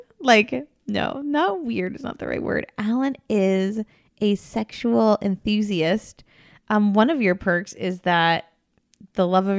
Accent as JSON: {"language": "English", "region": "New Jersey", "country": "United States", "said": "And we're from Jersey."}